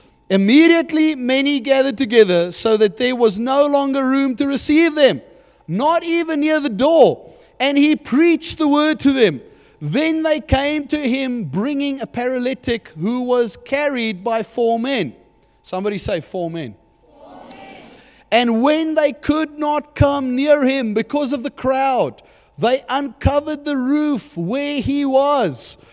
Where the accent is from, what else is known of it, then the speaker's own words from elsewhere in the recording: Johannesburg, Gauteng, South Africa; now in Stellenbosch, South Africa; I'm from Stellenbosch. I'm originally from Johannesburg.